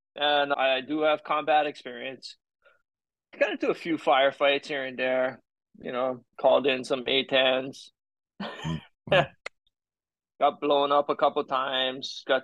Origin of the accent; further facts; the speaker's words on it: Hilo, Hawaii, United States; also born or lived in Maui; So I was born in Maui, Okay. Raised in the Hawaiian Islands. And obviously, well, not obviously. I would say I was raised in Hilo.